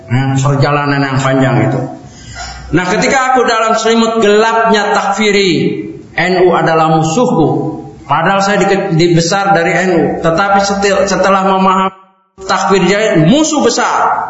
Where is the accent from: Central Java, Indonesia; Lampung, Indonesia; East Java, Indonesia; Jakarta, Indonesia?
Jakarta, Indonesia; Karet Tengsin; Dulu saya ini dari NU Pak, dari kecil di Karetengsin, Bendungan Hilir Karetengsin itu istilahnya lingkungannya lingkungan NU.